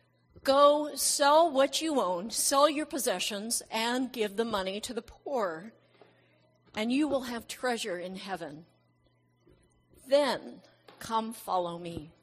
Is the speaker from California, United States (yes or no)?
yes; San Diego, California, United States; I'm from San Diego.